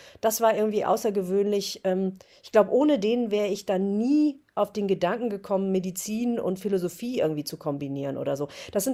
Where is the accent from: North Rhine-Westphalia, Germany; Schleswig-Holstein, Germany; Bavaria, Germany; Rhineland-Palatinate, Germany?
North Rhine-Westphalia, Germany; Ibbenbüren; Ibbenbüren, eine Kleinstadt, die aber damals zum Beispiel unglaublich tolle Musikszene hatte in der Jugend, also eine Jugendmusikszene.